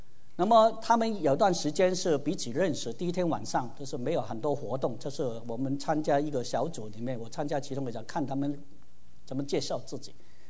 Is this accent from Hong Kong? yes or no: yes; Hong Kong; 我们从香港来比简单，如果你是香港来，大家都是知道香港。